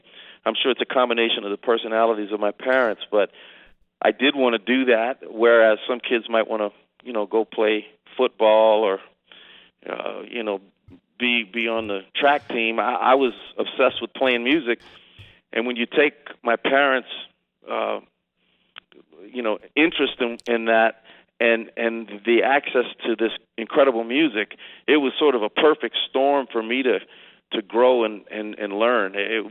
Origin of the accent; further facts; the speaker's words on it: New Orleans, Louisiana, United States; born there; Well, I was really lucky because I was born in New Orleans, which most people know is a city that is filled with music and entertainment.